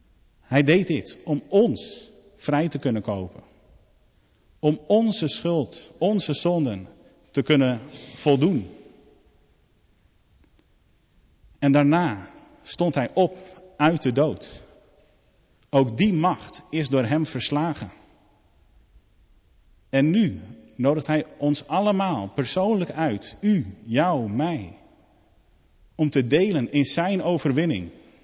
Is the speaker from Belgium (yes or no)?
no; Netherlands; Ik ben Nederlander en ik vind het toch altijd wel fijn als Nederlanders goed presteren.